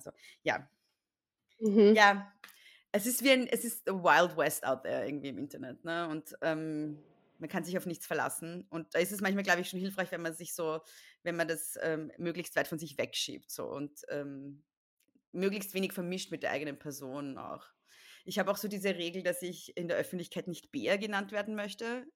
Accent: Austria; es gibt bei uns in Österreich am Land, gibt so Papp-Polizisten, die so, kennst du das? Kennt man das in Deutschland?

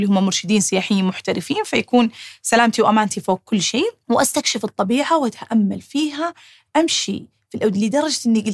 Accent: Al Bahah, Al Bahah Province, Saudi Arabia; أنا طبعا طفلة من الجنوب يعني من الباحة بشكل مخصوص، فيعني بنت الجبال يعني، ف تسلق الجبال عندي زي شرب الموية

